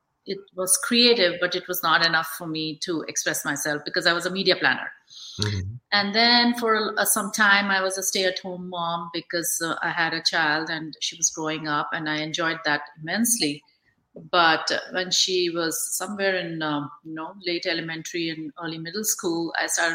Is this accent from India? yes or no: yes; India; So I'm from India. I grew up in India